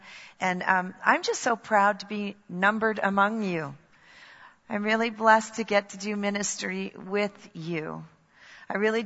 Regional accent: Scotland, United Kingdom; I'm Scottish.

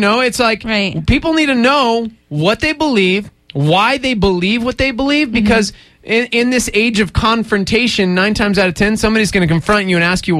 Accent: Texas, United States; Which sucks because I grew up in Texas.

